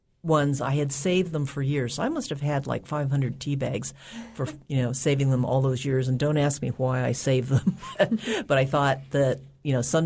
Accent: Berkeley, California, United States; also born or lived in Fairbanks, United States; now in Juneau, United States; But I grew up in the Bay Area in Berkeley, California, and I immigrated to America when I was four years old

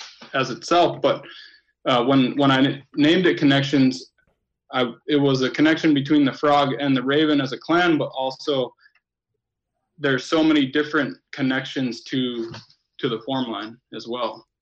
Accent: Metlakatla, Alaska, United States; also born or lived in Seattle; from Metlakatla, Alaska. I was born and raised here. After high school, I went to Seattle, and I was in the Carpenters Union there for 10 years.

